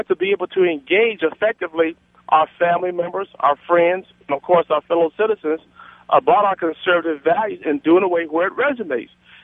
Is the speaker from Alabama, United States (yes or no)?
yes; Alabama, United States; When I grew up in Alabama, I thought George Wallace was a Republican.